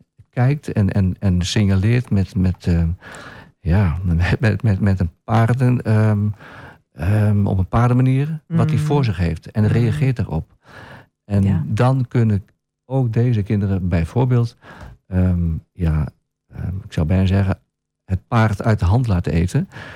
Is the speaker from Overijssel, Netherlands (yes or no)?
yes; Wierden, Overijssel, Netherlands; born there; also born or lived in Tubbergen / Rijssen / Hengelo / Kampen; now in Nijverdal, Netherlands; ik ben geboren in Wierden, verhuisd naar Tubbergen, Rijssen, Hengelo, Kampen. En nu woon ik in Nijverdal.